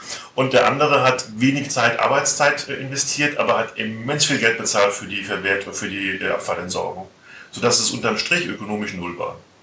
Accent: Hesse, Germany; Ich bin Hesse, Maike, also ganz gerne hessisch

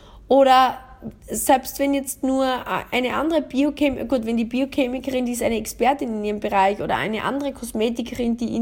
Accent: Austria; Das Prinzip der Nähe besagt, dass bei uns in Österreich, ich weiß nicht, ob das in Deutschland, ob du das auch kennst, wenn du jetzt Deutsch aus Deutschland zuhörst

